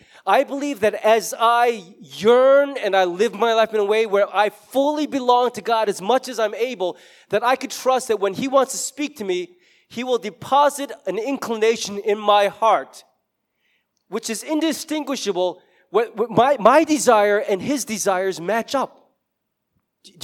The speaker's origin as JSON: {"language": "English", "town": "Chicago", "region": "Illinois", "country": "United States", "tie": "born or raised there", "also_born_or_lived": "South Korea", "said": "I get it, but guess what? I was born in South Korea. What am I doing in Chicago? That wasn't my choice."}